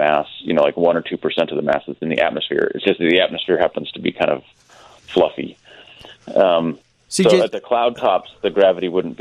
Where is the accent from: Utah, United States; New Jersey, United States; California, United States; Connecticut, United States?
Utah, United States; Yeah, it's good because I grew up in Utah, so this is kind of back in my neck of the woods.